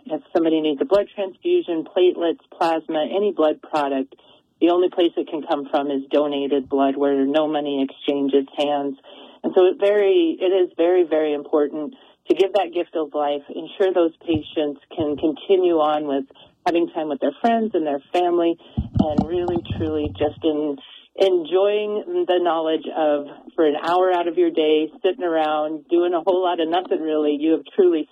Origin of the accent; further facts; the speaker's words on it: Grable, Wyoming, United States; I grew up in Grable, Wyoming, and we do that blood drive there and in the communities around.